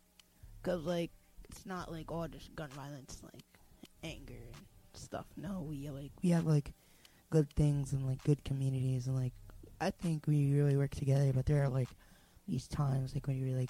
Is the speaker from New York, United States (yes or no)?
yes; Hudson, New York, United States; I'm from Hudson, New York, so more like the main town.